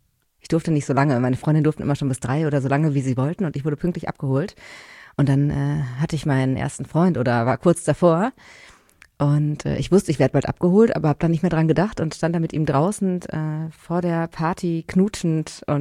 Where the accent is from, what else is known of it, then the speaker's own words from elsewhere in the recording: North Rhine-Westphalia, Germany; Ja, aus einem kleinen Dorf in NRW.